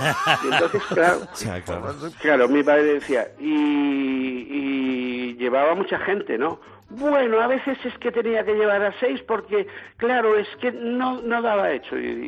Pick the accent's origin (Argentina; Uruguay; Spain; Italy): Spain; Galicia; Me crié en Galicia y no te puedo decir, hombre, si quieres te hablo en argentino, ¿viste? Pero no puedo